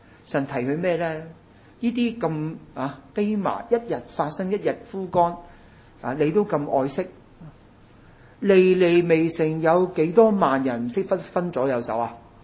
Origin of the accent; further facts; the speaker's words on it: China; 神爱世上每一个民族国家的人，神爱我们中国人，都爱日本人，都爱其他国家的人。